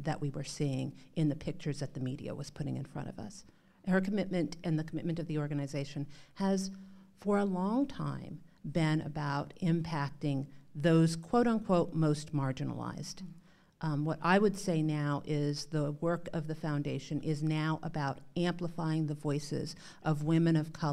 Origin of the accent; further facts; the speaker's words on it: North Dakota, United States; I grew up in North Dakota. It is a state. It is in the middle of the country. There are black people there.